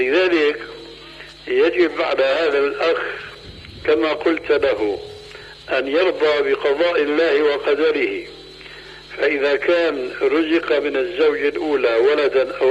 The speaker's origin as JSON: {"language": "Arabic", "country": "Syria", "said": "هيك كما يقولون عندنا في سوريا"}